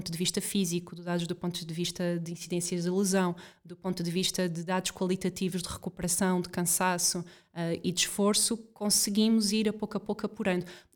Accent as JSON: {"language": "Portuguese", "country": "Portugal", "said": "e nós somos portugueses, celebramos à mesa, celebramos com a comida"}